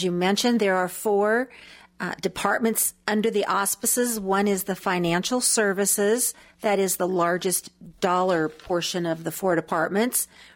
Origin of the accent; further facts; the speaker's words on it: Spokane, Washington, United States; I was born and raised here. Lived on the north side up in the Garland District until junior high. My parents moved out to the Valley